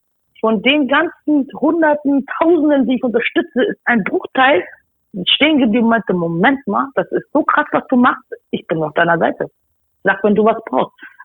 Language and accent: German; Hamburg, Germany; Ich bin Hamburgerin.